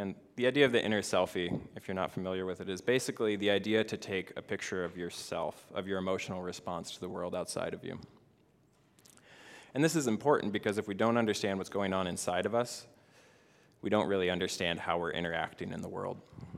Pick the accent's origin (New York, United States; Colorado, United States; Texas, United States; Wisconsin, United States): Wisconsin, United States; I was raised in Wisconsin.